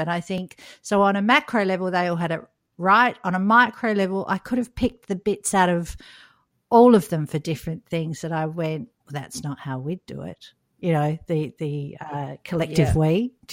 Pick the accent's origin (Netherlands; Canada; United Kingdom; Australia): Australia; I was sort of having a giggle about that, but I'm Australian.